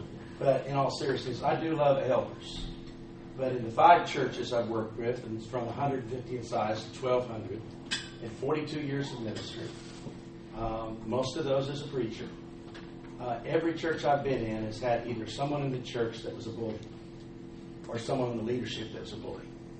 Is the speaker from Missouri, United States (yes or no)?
no; Texas, United States; I'm from Texas, you think I'm smarter than that.